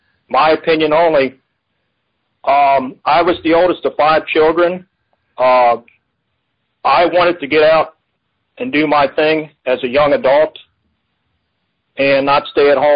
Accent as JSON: {"language": "English", "region": "Maryland", "country": "United States", "also_born_or_lived": "Pennsylvania", "said": "The big challenge for me was I'm from the Maryland, Pennsylvania area."}